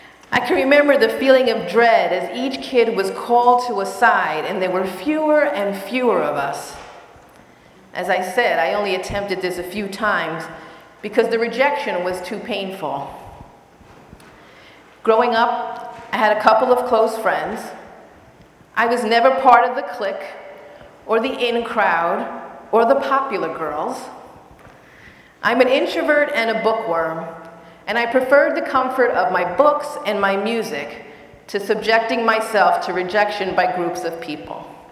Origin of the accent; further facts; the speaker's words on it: Jersey City, New Jersey, United States; accent: Bronx; I grew up in a Puerto Rican family, in a white neighborhood in Jersey City, right after the race riots, when the city was very segregated.